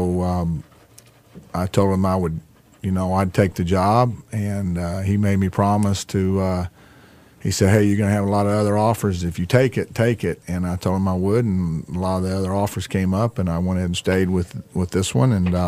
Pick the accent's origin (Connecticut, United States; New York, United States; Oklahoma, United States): Oklahoma, United States; I'm from Oklahoma.